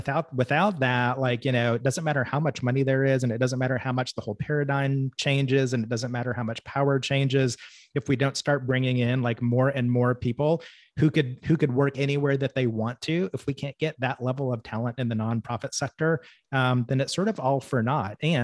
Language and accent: English; Arkansas, United States; And I think I'm from Arkansas. I'm a little distrustful myself